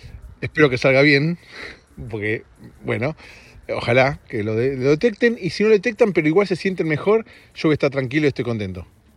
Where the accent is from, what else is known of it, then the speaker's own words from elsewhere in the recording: United States; Spanish is a second language; soy americano y nosotros hablamos en inglés. Pero es verdad, soy americano, chicos.